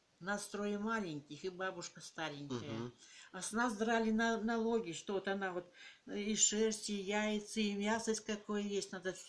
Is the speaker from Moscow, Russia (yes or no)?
no; Romanovka, Tomsk Oblast, Russia; born there; Я родилась в 1940 году, 1 ноября. Томской области, Томский район, деревня Романовка.